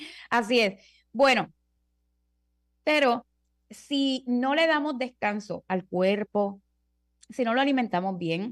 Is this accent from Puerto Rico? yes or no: yes; San Juan, Puerto Rico; now in Aguadilla, Puerto Rico; Ah, de sanjuanera a aguadillana. Bueno, tengo mitad y mitad. Soy de San Juan, pero vivo aquí feliz de la vida.